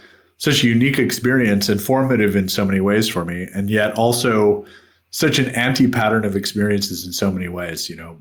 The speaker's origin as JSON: {"language": "English", "country": "United States", "tie": "born or raised there", "said": "I grew up in the United States, and I really, most of my childhood, I wanted to be a physicist."}